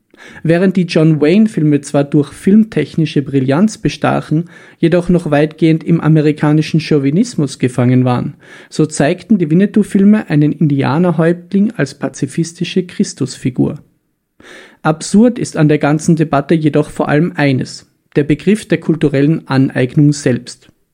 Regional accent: Vienna, Austria; Darf ich als Wiener nun nicht mehr asiatisch essen gehen?

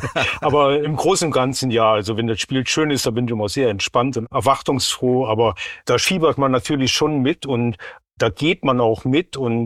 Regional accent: Germany; Natürlich, dann fiebert man als Deutscher dann natürlich auch mit seiner eigenen Mannschaft oder mit der deutschen Mannschaft, sagen wir mal so.

